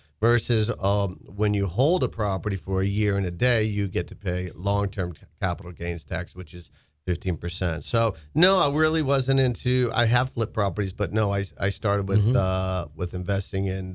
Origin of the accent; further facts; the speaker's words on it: Boston, Massachusetts, United States; No, I'm from Dorchester, Mass., son of a preacher, and now I Florida native, believe it or not.